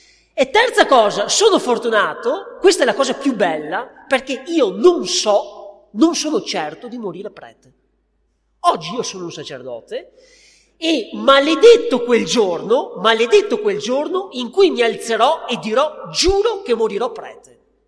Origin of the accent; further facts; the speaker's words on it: Veneto, Italy; io sono orgoglioso di essere veneto